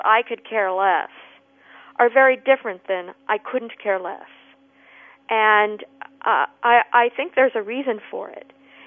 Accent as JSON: {"language": "English", "region": "Iowa", "country": "United States", "tie": "born or raised there", "said": "I had always heard both trick-or-treat and Beggar's Night when I was growing up in Iowa."}